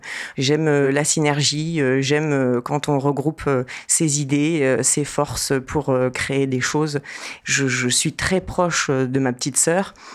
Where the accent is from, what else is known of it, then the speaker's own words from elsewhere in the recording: Normandy, France; en Normandie, d'où je viens. Je viens de Normandie, il y a une culture très développée de la seconde main, du vide-grenier.